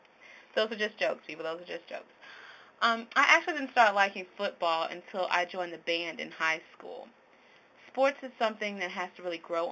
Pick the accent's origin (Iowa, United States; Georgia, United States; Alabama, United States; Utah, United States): Alabama, United States; Huntsville; Yes, I am a Southern Belle from Huntsville, Alabama.